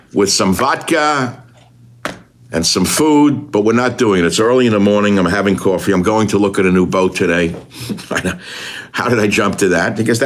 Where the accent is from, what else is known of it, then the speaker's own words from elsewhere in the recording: New York, United States; moved away as an adult; So I come from New York. I buy this sailboat.